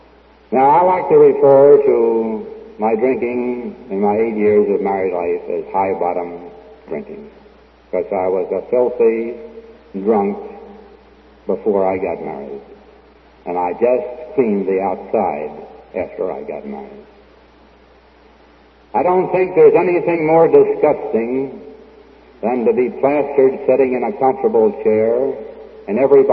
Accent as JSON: {"language": "English", "town": "Baltimore", "region": "Maryland", "country": "United States", "tie": "born or raised there", "said": "I was born and raised in Baltimore, but as fate would have it, I transferred to the eastern shore of Maryland."}